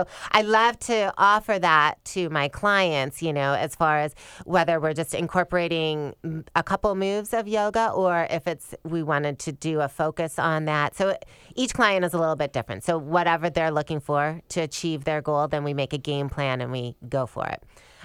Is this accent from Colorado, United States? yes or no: no; Michigan, United States; moved away as an adult; now in California; And, you know, so I grew up in Michigan, and so thinking about, one, moving to California where there's sunshine all the time was a huge benefit.